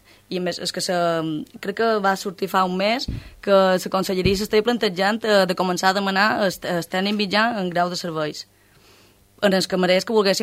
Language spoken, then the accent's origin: Catalan; Balearic Islands, Spain; now in Formentera, Spain; jo per exemple som de Mallorca, el meu company també és de Mallorca, i vam arribar a Formentera